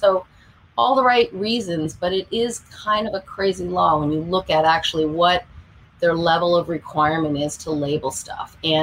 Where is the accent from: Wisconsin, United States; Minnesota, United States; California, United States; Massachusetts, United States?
Massachusetts, United States; I'm from Massachusetts originally.